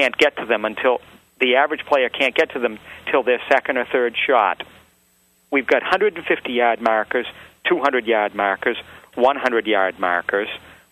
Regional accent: New Hampshire, United States; The trouble today is, I'm from New Hampshire. I work in the Massachusetts area.

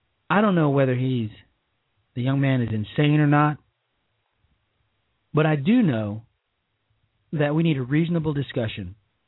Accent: Chicago, Illinois, United States; my hometown of Chicago is experiencing a rather interesting situation.

